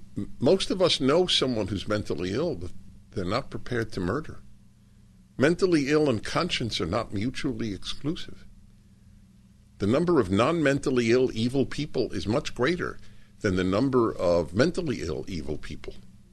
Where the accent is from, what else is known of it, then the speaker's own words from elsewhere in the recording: New York, United States; Jewish kid growing up in New York, going to Columbia, what else is he going to be?